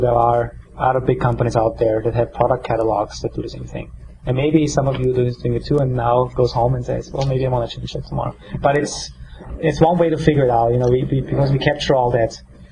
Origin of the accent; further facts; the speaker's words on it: Austria; English is a second language; I'm from Austria, so I was looking at the Austrian mobile phone providers.